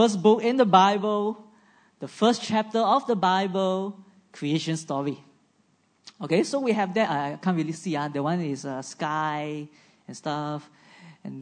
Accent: Malaysia; we are no longer Malaysian, we are totally Christian, or we are saying that we are a Malaysian, but somewhat Christian.

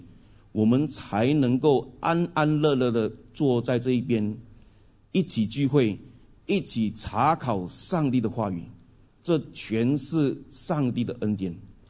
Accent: Fujian, China; accent: Fujian; 我们福建话讲叫死干啊死，只有死罢了

